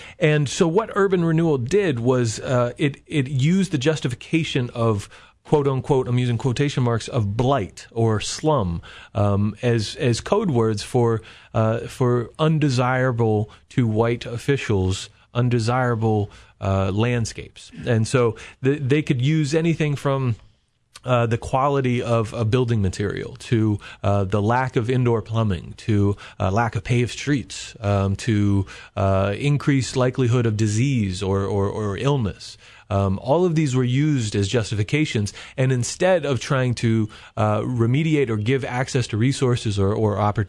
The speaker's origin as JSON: {"language": "English", "town": "Charlottesville", "region": "Virginia", "country": "United States", "tie": "born or raised there", "said": "part of the history that we as people growing up in Charlottesville are often taught."}